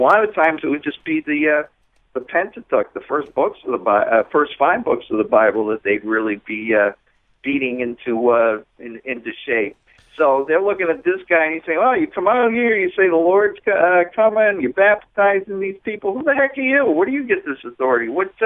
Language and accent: English; Boston, Massachusetts, United States; You know, I'm from the East Coast. I'm from Boston, and I may have met these people twice in my life.